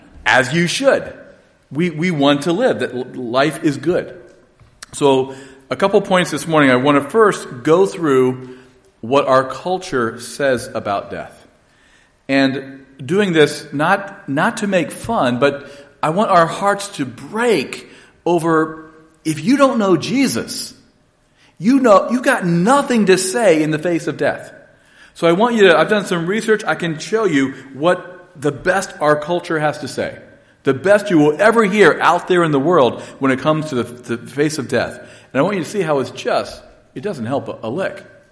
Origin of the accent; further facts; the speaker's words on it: Ohio, United States; I grew up in Northeast Ohio cheering for every one of Cleveland sports teams.